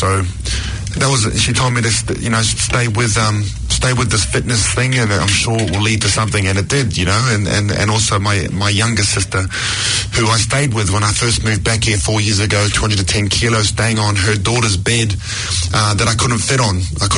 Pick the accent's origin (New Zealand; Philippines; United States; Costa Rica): New Zealand; Hamilton, Waikato; born there; I was born in Hamilton, so I'm half Samoan and half Māori. My dad's Samoan from Manonotai, and my mum is Māori from down in Maniapoto.